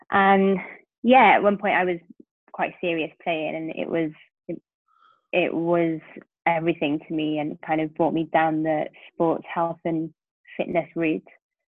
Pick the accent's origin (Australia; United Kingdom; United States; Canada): United Kingdom; Cardiff, Wales; I'm from Cardiff and I've been here all my life.